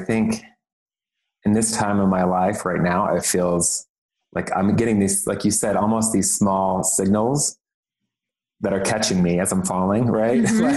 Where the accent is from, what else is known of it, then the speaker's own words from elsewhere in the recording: Midwest, United States; what your family puts on you and society puts on you growing up in the Midwest, having that internalized homophobia and all this stuff.